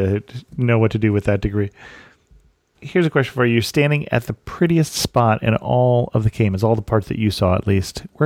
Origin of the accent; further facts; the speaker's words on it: North Carolina, United States; I grew up in Western North Carolina.